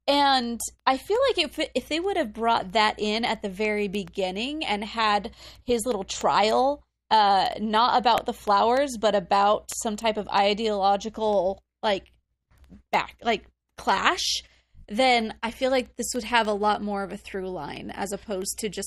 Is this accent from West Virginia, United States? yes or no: no; Arizona, United States; I'm from Arizona and that's just too much green.